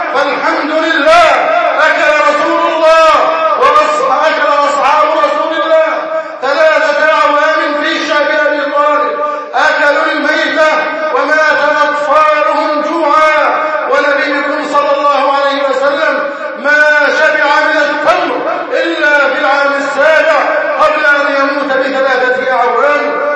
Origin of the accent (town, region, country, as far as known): Egypt